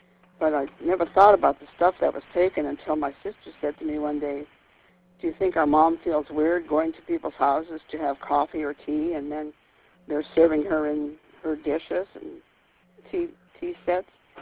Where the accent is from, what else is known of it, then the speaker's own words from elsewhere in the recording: Idaho, United States; born there; a regular little card birth certificate that said I was born in Idaho.